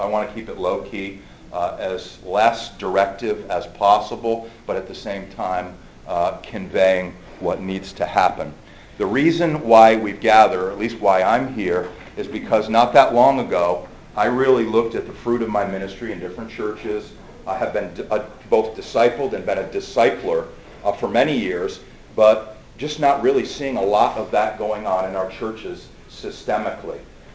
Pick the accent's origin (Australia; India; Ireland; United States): Ireland; and I am Irish, if you're wondering where my name comes from